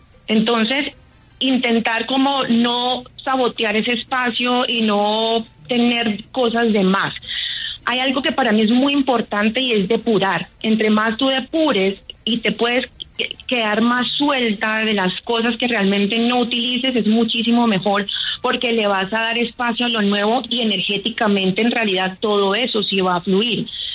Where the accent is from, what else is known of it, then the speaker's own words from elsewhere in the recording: Cúcuta, Norte de Santander, Colombia; now in Bogotá, Colombia; yo soy cucuteña, pero vivo en Bogotá hace más de 20 años